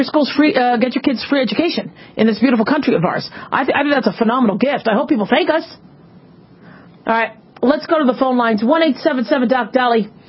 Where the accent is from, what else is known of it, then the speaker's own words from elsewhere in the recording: Los Angeles, California, United States; born there; I was born in Los Angeles